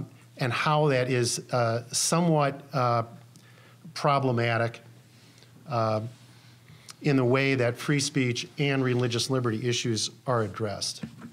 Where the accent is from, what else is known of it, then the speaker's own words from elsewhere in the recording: St. Louis, Missouri, United States; When I grew up in St. Louis, I didn't even know how segregated St. Louis was.